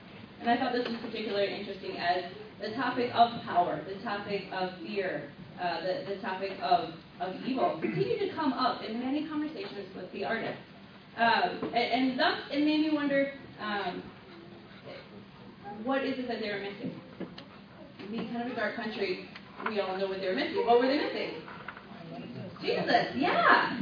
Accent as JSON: {"language": "English", "town": "East Berlin", "region": "Berlin", "country": "Germany", "tie": "born or raised there", "said": "I grew up in East Berlin."}